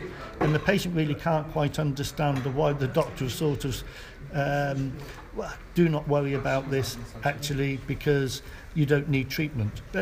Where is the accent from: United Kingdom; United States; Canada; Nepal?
United Kingdom; I'm a hematologist from the United Kingdom.